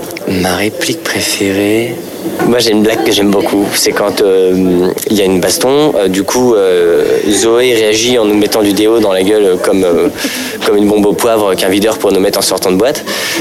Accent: Paris, Île-de-France, France; Je suis parisien, je suis plutôt bobo, j'ai des parents plutôt lettrés.

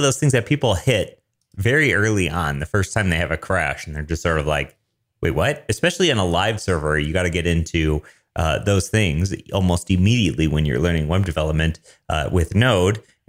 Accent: Denver, Colorado, United States; I'm a developer from Denver, Colorado.

